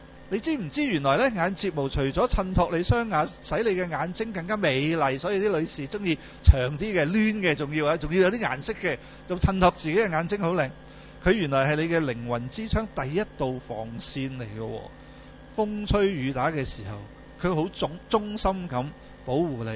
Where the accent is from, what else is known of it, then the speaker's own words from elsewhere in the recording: China; 我们中国人都说嘛，天生我才咩必有用